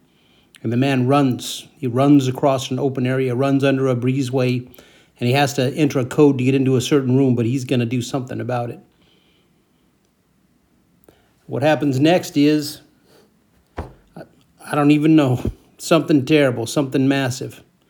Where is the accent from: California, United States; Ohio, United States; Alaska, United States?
California, United States; moved away as an adult; now in Ukraine; Now, I grew up, I've lived the last 10 years in Ukraine. I grew up in California.